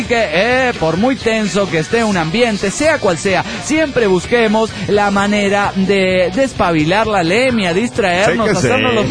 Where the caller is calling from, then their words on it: San Salvador, El Salvador; de San Salvador, El Salvador, tierra de valientes y de pupusas.